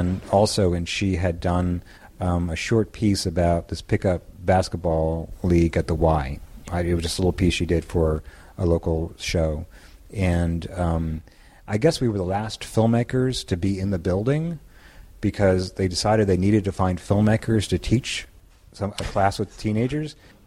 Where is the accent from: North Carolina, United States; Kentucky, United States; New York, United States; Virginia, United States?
New York, United States; Larchmont; I grew up in Larchmont.